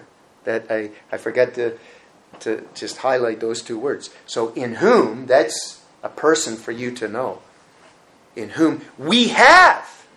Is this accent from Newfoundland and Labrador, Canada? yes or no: yes; Red Bay, Newfoundland and Labrador, Canada; I grew up in Red Bay, Labrador. I think I've said that a number of times. Well, as a child, growing up in Red Bay, just a little fishing village of about 300 people